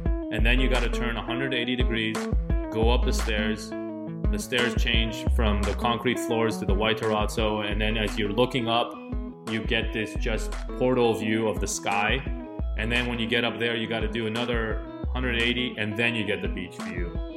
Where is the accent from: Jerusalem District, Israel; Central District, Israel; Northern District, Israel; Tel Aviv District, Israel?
Tel Aviv District, Israel; Tel Aviv; now in Los Angeles, United States; I'm originally from Tel Aviv. I live in Los Angeles.